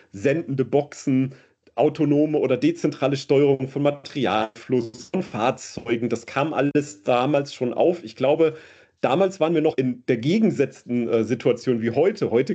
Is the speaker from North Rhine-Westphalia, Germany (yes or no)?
yes; Dortmund, North Rhine-Westphalia, Germany; born there; ich bin tatsächlich in Dortmund geboren, habe in Dortmund studiert und arbeite jetzt in Dortmund. Ich bin nicht viel rumgekommen, könnte man sagen.